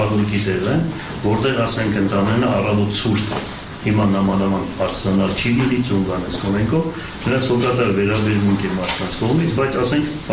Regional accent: Gyumri, Shirak, Armenia; ես որպես գյումրեցի

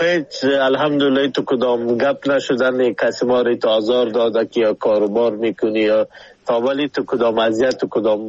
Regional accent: Afghanistan; کلگی ما شما افغان هستیم

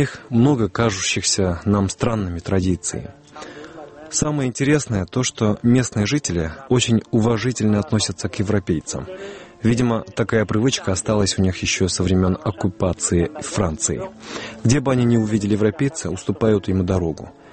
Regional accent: Naryn Region, Kyrgyzstan; Я родился и вырос в Кучкурском районе Нарынской области. В 1998 году закончил Кыргызско-турецкий лицей в Нарыне

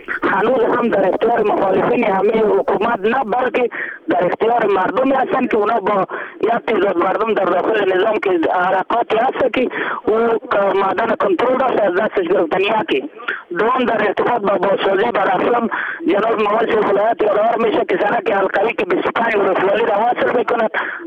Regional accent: Badakhshan, Afghanistan; معنام ما به عنوان یک بدخشی

